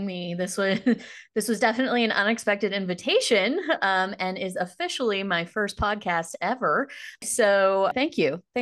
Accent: Hays, Kansas, United States; I was an undergrad at Fort Hays. I grew up in Hays, Kansas. And so it was easy for me to just choose Fort Hays.

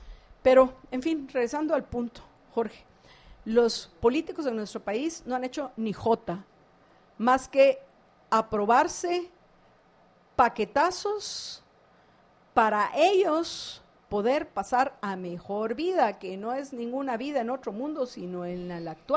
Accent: Guatemala; Somos los guatemaltecos, y entre más pobre y menos ingresos se tiene, mayor es el sacrificio que están haciendo nuestros compatriotas en esta situación que estamos enfrentando.

